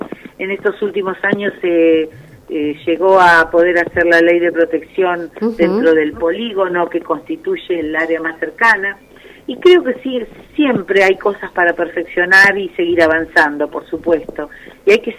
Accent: Entre Ríos, Argentina; born there; now in Tandil, Argentina; Yo en mi caso nací en Entre Ríos, pero hace 30 años que estoy acá

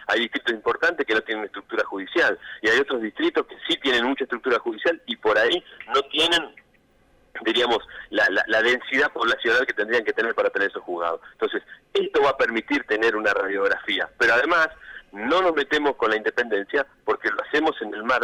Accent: Tres Arroyos, Buenos Aires Province, Argentina; Mi pueblo, que es Tres Arroyos, tiene una estructura judicial muy completa.

